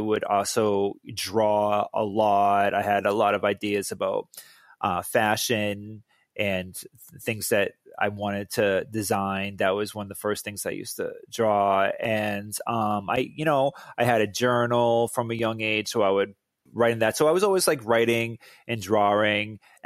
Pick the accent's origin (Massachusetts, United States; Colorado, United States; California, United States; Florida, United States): Massachusetts, United States; Worcester; also born or lived in Chelsea; I was born in Chelsea, Massachusetts, which I think went bankrupt. It was a very poor, small city. When I was four, I moved to Worcester, Massachusetts.